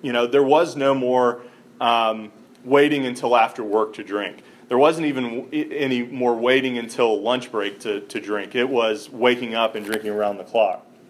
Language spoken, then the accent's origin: English; Atlanta, Georgia, United States; I grew up in Atlanta. I was raised, by parents that taught me if you work hard, nothing can stand in your way.